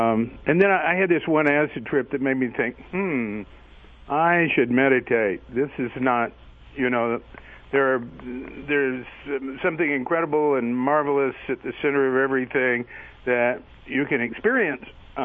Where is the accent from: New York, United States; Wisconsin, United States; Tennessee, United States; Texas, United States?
Texas, United States; Fort Worth; Yeah, I'm from Fort Worth.